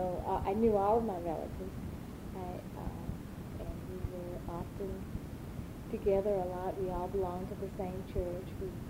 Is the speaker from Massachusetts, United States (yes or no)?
no; Chapel Hill, North Carolina, United States; my early years here in Chapel Hill were, I felt a sense of security. I grew up on Grand Street, both South Grand and North Grand.